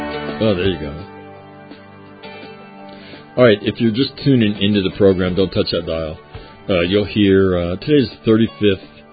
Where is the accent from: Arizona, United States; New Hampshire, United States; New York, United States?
New York, United States; I grew up in New York. They burn it down there all the time.